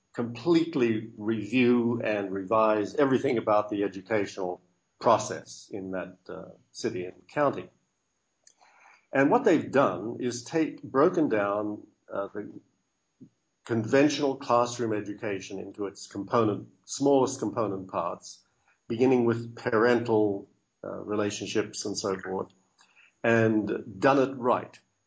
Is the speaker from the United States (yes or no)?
no; Australia; born there; moved away as an adult; Yes, I was born in Australia. Left there in my 20s and go back every Christmas to spend it with my huge Australian family.